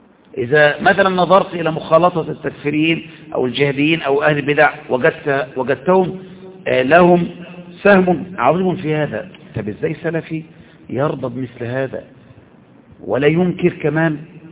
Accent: Egypt; مثل ما ترى مثلا الواقع اللي حصل عندنا في مصر

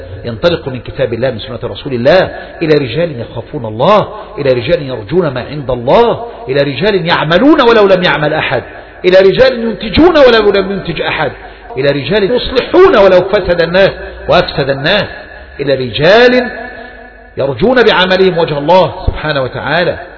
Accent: Egypt; لا سيما بلدنا مصر بخاصة

